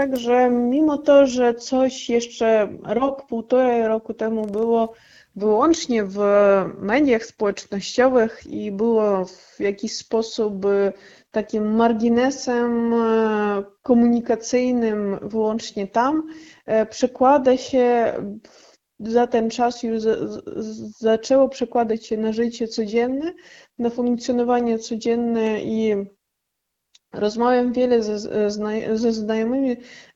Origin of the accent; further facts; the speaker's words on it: Ukraine; Polish is a second language; now in Poland; gdzieś nie będę mogła coś powiedzieć po ukraińsku, gdzieś nie wspomnę o tym, że jestem z Ukrainy, ponieważ na przykład mieszkam wiele lat i już raczej osoby inne nie poznają po akcencie, że jestem skądś.